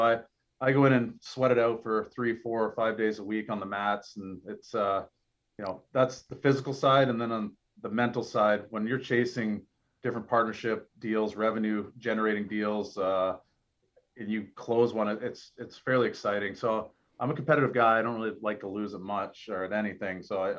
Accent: Oshawa, Ontario, Canada; I was golfing with my buddies in my hometown of Oshawa.

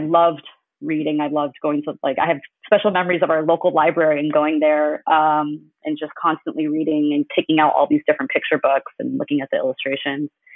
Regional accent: United States; Yeah, so I'm Chinese-American, and I grew up, I was born in the U.S. and I grew up in the U.S., and my parents are immigrants to this country.

